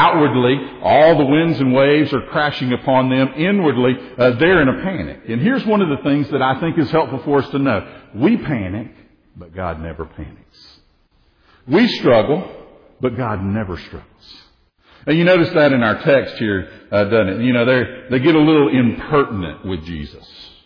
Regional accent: United States; Now, I grew up on the Tennessee River. I grew up on the waters.

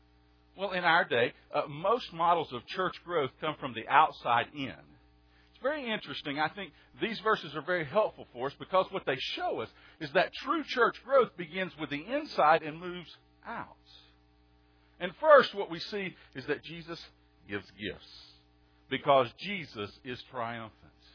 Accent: Soddy Daisy, Tennessee, United States; some of you all have heard me tell about the little Presbyterian church I grew up in Soddy Daisy, Tennessee. Soddy Daisy First Presbyterian Church, one of the oldest churches in East Tennessee.

